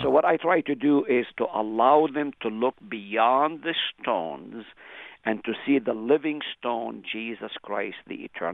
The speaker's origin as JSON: {"language": "English", "town": "Nazareth", "region": "Northern District", "country": "Israel", "tie": "born or raised there", "said": "There's another man from Galilee, from my hometown of Nazareth."}